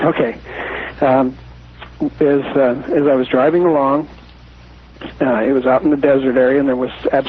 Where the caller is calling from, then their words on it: Lynnwood, Washington, United States; I'm calling from Linwood, Washington.